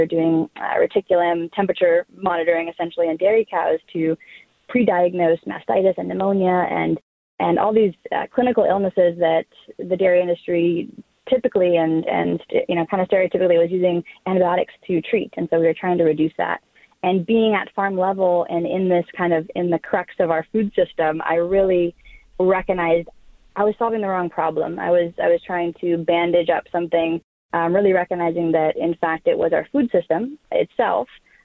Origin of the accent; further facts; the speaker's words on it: California, United States; I grew up in Northern California. My parents still have 40 acres, beautiful gardens, all organic.